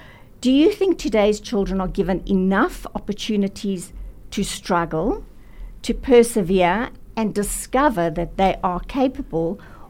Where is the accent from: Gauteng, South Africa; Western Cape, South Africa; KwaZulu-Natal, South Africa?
Gauteng, South Africa; Vereeniging; Now, I come from Vereeniging, and I went to King David for Standard 9, what was Standard 9 in matric, and it was a culture shock for me.